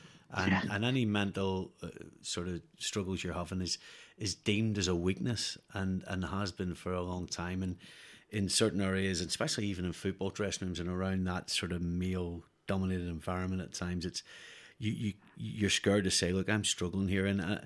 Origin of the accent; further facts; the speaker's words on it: Belfast, Northern Ireland, United Kingdom; I grew up in one in Belfast